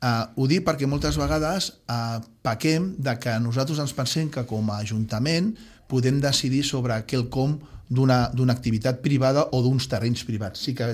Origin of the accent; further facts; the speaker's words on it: Sitges, Catalonia, Spain; ens pensem que el fet de ser de Sitges de tota la vida